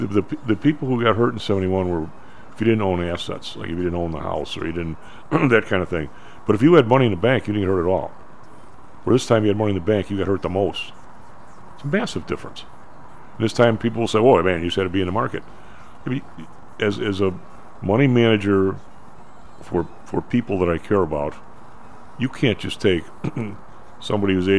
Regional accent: Midwest, United States; We're from the Midwest. All we've ever had is dollars in our pocket.

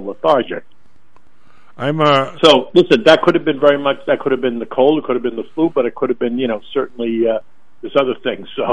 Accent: Boston, Massachusetts, United States; We came up to Boston because I'm from Boston. My whole family lives up here.

